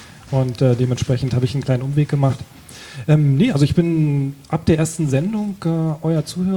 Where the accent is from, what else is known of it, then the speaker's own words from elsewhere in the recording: Schleswig-Holstein, Germany; Ich komme aus der Nähe von Kiel.